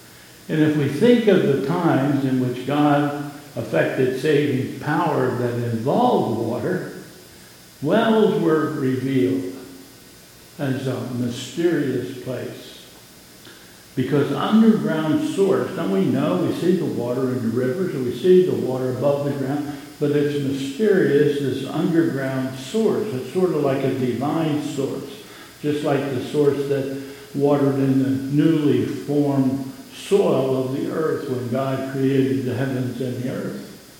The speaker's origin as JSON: {"language": "English", "region": "Pennsylvania", "country": "United States", "tie": "born or raised there", "said": "Now, when I was growing up in Pennsylvania, we had a lot of those kind of things, the springs"}